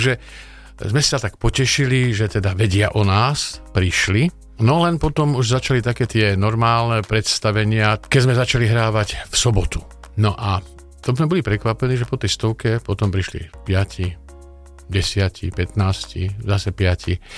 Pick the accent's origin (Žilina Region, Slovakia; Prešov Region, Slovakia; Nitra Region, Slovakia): Žilina Region, Slovakia; Sučany; som rodák zo Sučian